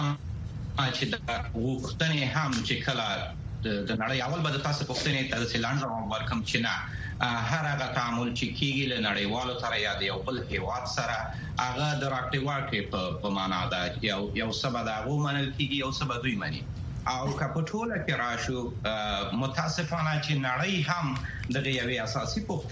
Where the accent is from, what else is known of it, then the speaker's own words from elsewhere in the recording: Afghanistan; زه نه د طالب لابیګار یم نه د پخواني نظام لابیګار یم، بلکې زه یو افغان یم او د خپل ولس درد را سره دی.